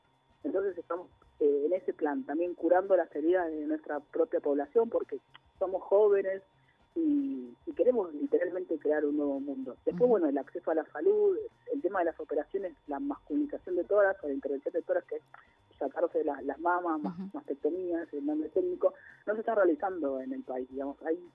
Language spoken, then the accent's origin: Spanish; Córdoba, Argentina; yo soy de Córdoba